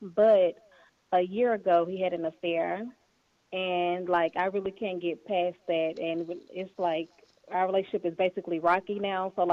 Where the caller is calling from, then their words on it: Dallas, Texas, United States; Dallas, Texas.